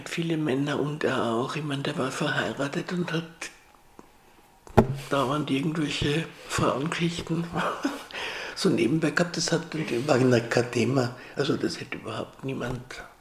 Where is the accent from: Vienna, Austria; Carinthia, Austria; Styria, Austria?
Vienna, Austria; born or raised there; also born or lived in Salzburg